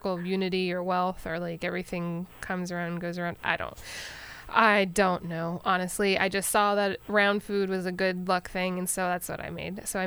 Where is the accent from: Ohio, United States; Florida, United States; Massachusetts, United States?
Florida, United States; and then I grew up in Florida for a good part of my life, and black eyed peas were kind of a big thing for New Year's.